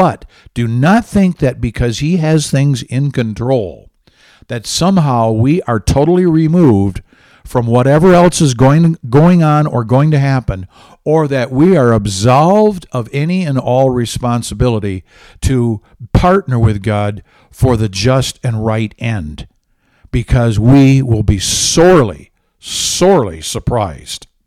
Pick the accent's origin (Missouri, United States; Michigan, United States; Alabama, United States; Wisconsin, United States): Michigan, United States; Hey, I'm from Michigan.